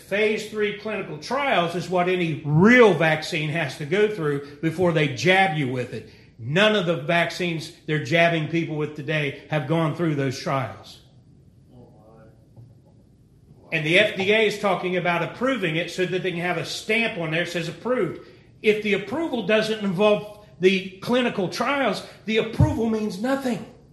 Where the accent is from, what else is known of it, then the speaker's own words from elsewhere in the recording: United States; See, I'm American. I believe in freedom.